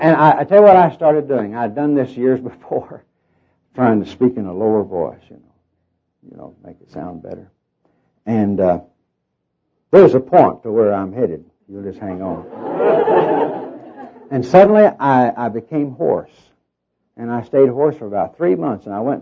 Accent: Arkansas, United States; also born or lived in Oklahoma, United States; now in Texas, United States; I was born in Oklahoma, raised in Arkansas, and live in Texas.

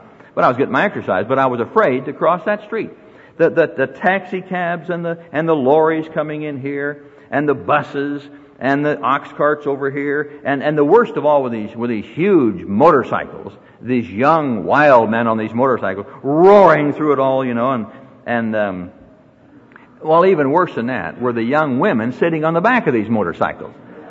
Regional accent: Iowa, United States; Now, we're born and raised in Iowa. We live now in Colorado, and so water and all that kind of stuff, kind of a new thing to us.

